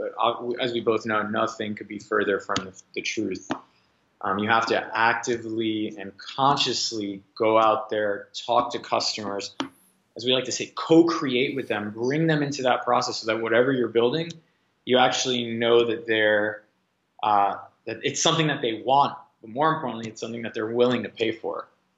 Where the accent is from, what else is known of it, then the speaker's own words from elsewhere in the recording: New York City, New York, United States; also born or lived in Philadelphia; I'm from New York City.